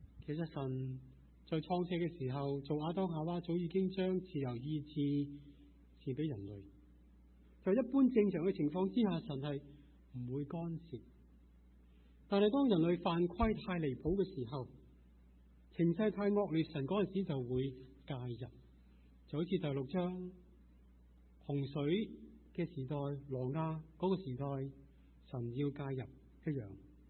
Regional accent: Guangdong, China; 虽然我哋同样都系广东人，但系广东人里边其实亦都有相当多嘅方言啦。

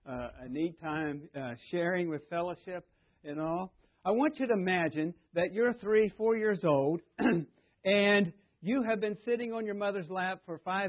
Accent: West Virginia, United States; So, I am from West Virginia. That accounts for my accent. It is almost heaven.

